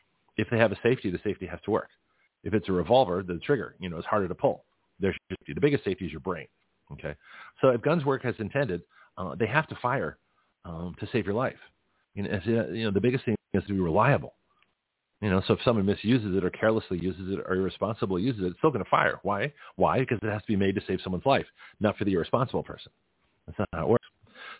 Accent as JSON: {"language": "English", "country": "Australia", "accent": "Australian", "said": "I used to have one. This is the sad. I used to have an Australian accent."}